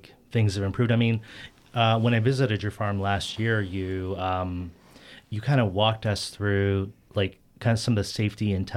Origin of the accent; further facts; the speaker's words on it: Alberta, Canada; I grew up in Alberta, kind of in the countryside out there.